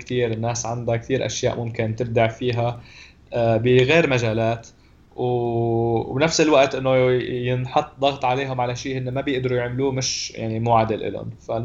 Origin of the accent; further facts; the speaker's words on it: Syria; ونحن بسوريا بيقولوا هداك المرض بدل ما يقولوا سرطان